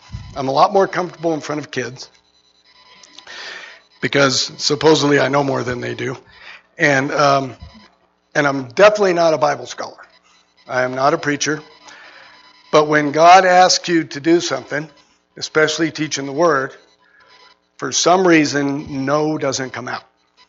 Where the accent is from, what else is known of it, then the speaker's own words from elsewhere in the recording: Albuquerque, New Mexico, United States; born and raised in Albuquerque. I went to Highland High School. I'm a New Mexican.